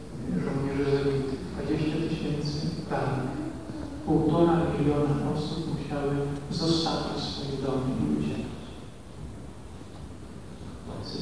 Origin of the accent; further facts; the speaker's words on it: Ukraine; Pochodzę z Ukrainy. Na Ukrainie pracuję w takim mieście Żytomierz.